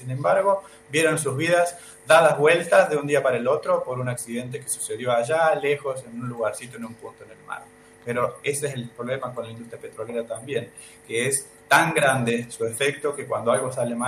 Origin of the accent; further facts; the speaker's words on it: Córdoba, Argentina; Sí, somos cordobeses y nos suena que el mar está lejos. Bueno, en mi caso particular soy cordobés